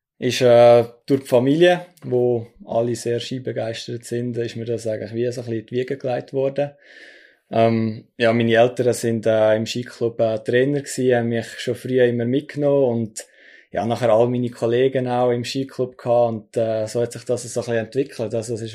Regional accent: Unterägeri, Zug, Switzerland; aber Unterägeri ist meine Heimat

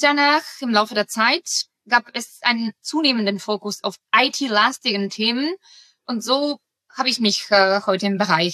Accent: Bulgaria; German is a second language; Es wäre Bulgarien, mein Heimatland.

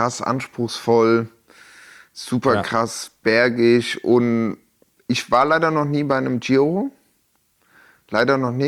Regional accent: Italy; In meinem Heimatland.

